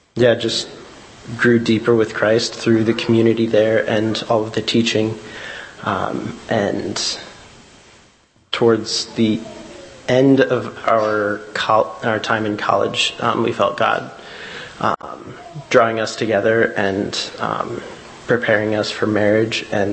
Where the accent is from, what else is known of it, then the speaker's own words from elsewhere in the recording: Fort Wayne, Indiana, United States; So as a bit of history, I was raised in Fort Wayne, going to the Leo Church.